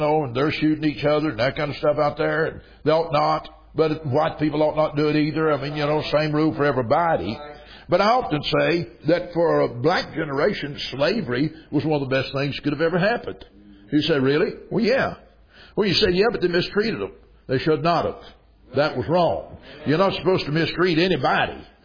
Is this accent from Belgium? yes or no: yes; Belgium; now in United States; I didn't come from Africa, I came from Belgium